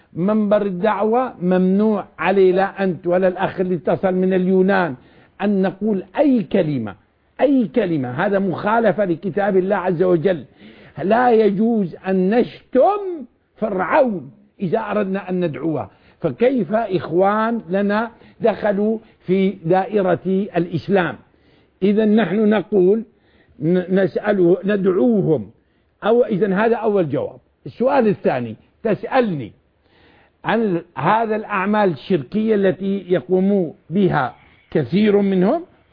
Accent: Egypt; وأنا الحمد لله أعيش في بلدي مصر بغاية من الإطمئنان

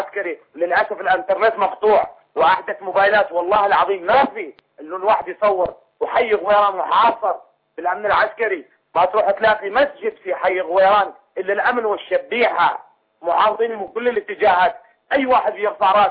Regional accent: Al-Hasakah, Al-Hasakah Governorate, Syria; now in Beirut, Lebanon; أنا سوري من المحطة الحسكة من المدينة بس والله شهر كامل أنا جيت على بيروت

